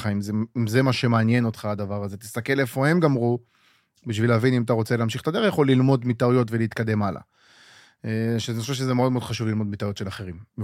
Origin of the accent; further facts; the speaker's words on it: Ashdod, Southern District, Israel; שכונה קשה מאוד, שכונה בית באשדוד, כאילו בתקופה שאני גדלתי בה, הייתה שכונה רובצת סמים ופשע והכל. ואני כאילו גדלתי לתוך השכונה הזאת.